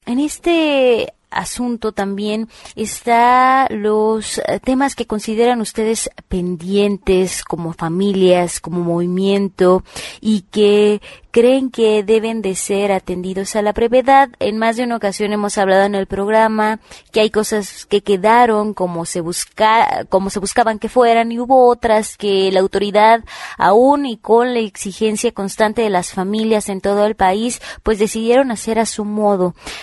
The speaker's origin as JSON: {"language": "Spanish", "country": "Mexico", "said": "es a solidarizarnos como ciudadanos, como mexicanos, para seguir haciendo esta lucha"}